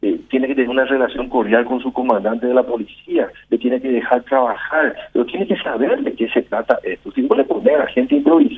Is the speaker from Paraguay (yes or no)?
yes; Paraguay